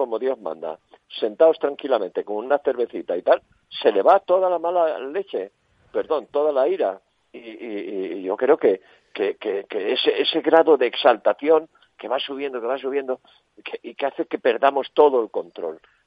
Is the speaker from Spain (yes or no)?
yes; Spain; Yo soy tan español como usted y aquí en mi barrio hay varias así.